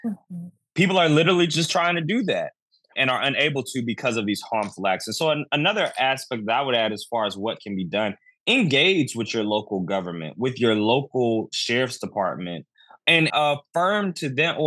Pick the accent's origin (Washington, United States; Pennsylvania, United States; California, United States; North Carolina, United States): North Carolina, United States; how in my hometown of Alamance County, the sheriff was actually indicted by the DOJ for the use of this program